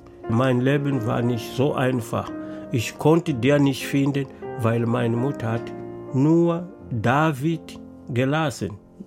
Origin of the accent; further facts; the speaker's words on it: Mozambique; German is a second language; Ich bin inzwischen nicht zufrieden, weil bei uns in Mosambik das Leben ist nicht so leicht, wie man denken kann.